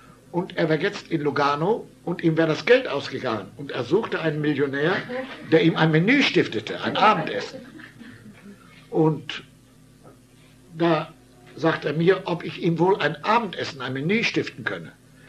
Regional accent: Germany; Ich sage, ja, ja, ich bin Deutscher.

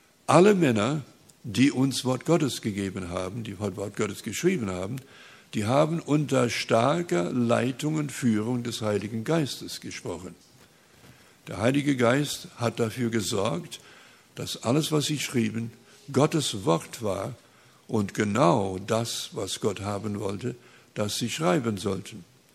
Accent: Saskatchewan, Canada; im Norden Saskatchewans, wo ich aufgewachsen bin.

